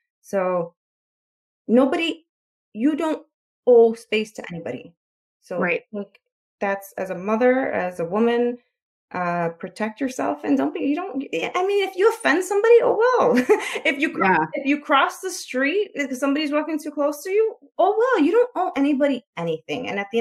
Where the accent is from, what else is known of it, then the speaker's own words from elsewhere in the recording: Chicago, Illinois, United States; and of course I'm from Chicago, so I live in a city.